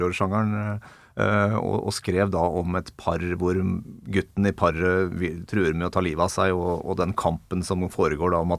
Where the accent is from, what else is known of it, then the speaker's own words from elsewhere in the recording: Åsa, Buskerud, Norway; I hjembygda mi Åsa innerst I Steinsfjorden på Ringerike